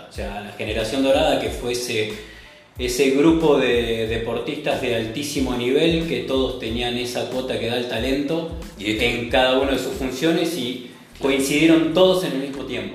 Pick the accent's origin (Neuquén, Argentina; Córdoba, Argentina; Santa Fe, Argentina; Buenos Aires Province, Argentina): Buenos Aires Province, Argentina; Bahía Blanca; Yo jugué al básquet porque soy de Bahía Blanca.